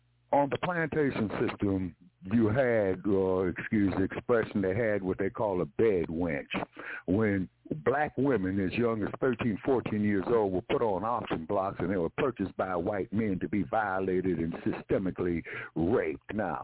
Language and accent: English; Los Angeles, California, United States; I grew up in Los Angeles, man.